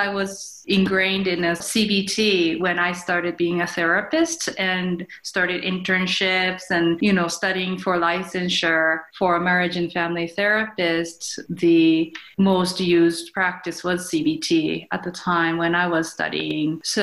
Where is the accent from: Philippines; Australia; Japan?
Japan; English is a second language; moved away as an adult; now in Denver, United States; I was born and raised in Japan until I was 19 years old, and I moved to United States to attend university here. Since then, I just decided to stay and start working as a therapist, and I got family, and now I'm located in Denver.